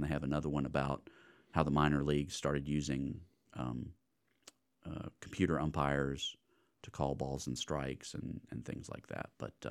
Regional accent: United States; I'm an American male.

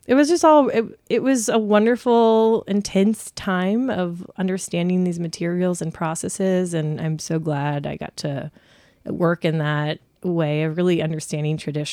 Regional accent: Hilton Head Island, South Carolina, United States; also born or lived in Florida; I was born in Florida, mm-hmm. and lived there until I was 8. Then we moved to Hilton Head Island, actually.

